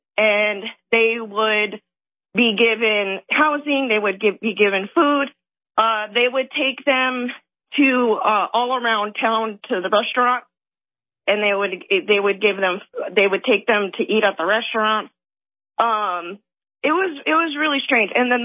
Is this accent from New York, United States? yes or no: no; Port Hueneme, California, United States; By the bay. It's like Port Hueneme area, Oxnard, Ventura County.